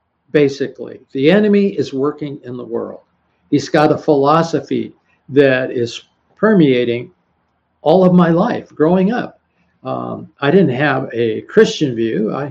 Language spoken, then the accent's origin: English; Los Angeles, California, United States; And growing up in Los Angeles, and actually went to high school in Hollywood